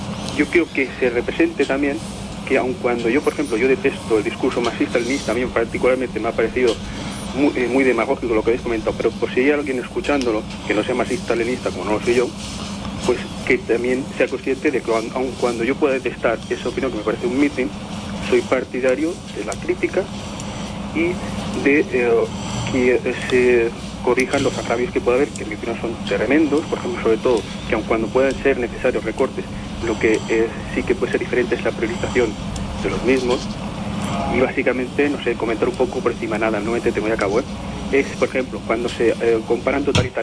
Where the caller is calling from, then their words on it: Barcelona, Catalonia, Spain; del Clot.